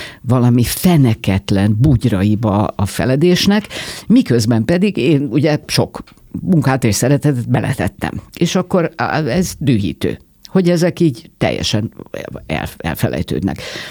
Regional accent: Budapest, Hungary; hiába arcoskodok itt ezzel a budaisággal, azért én mégiscsak budapesti ember vagyok, és maradok is.

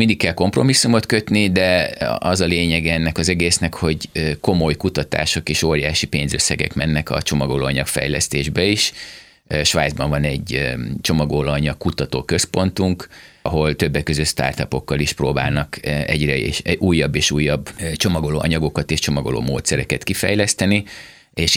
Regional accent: Hungary; én magyar vagyok

